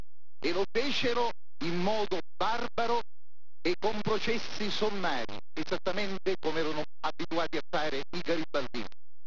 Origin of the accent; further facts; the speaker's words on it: Catania, Sicily, Italy; Io vengo da Catania.